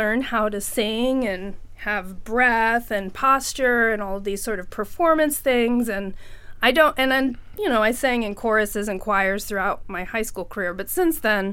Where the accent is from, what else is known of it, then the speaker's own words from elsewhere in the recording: Toledo, Ohio, United States; moved away; native Toledoan who's lived away for a number of years and came back after the pandemic to resettle in my hometown.